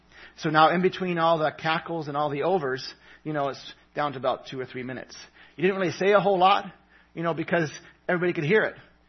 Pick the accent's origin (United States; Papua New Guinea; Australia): Papua New Guinea; I grew up in Papua New Guinea with New Tri's Mission